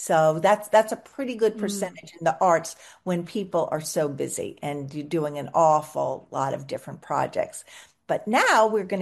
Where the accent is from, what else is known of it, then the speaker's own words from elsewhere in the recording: East Coast, United States; also born or lived in Kansas City; we were living most of our young adult lives in Kansas City. We're not from there, we're from the East Coast.